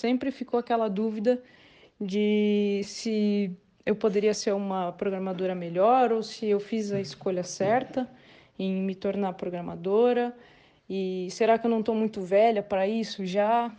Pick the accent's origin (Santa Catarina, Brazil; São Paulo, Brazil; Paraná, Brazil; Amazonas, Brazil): Paraná, Brazil; Curitiba; tenho 34 anos, sou programadora e designer, sou de Curitiba.